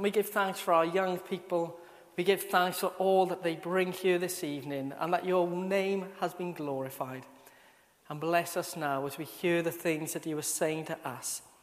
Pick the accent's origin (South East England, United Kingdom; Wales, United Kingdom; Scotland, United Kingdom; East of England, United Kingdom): Wales, United Kingdom; accent: Welsh; I am a Welshman, and I pretty much conform to every Welsh stereotype that there is. I'm this little fella from the South Wales Valleys, from the great town of Merthyr Tydfil.